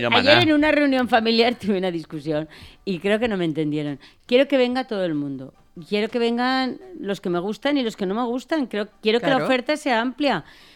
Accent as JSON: {"language": "Spanish", "region": "Valencian Community", "country": "Spain", "said": "siendo valenciana pensaba en los moros y cristianos"}